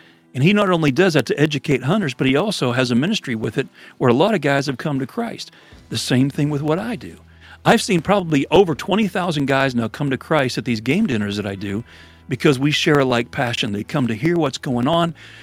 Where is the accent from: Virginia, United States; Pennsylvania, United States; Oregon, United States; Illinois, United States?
Pennsylvania, United States; I said, I grew up in Pennsylvania.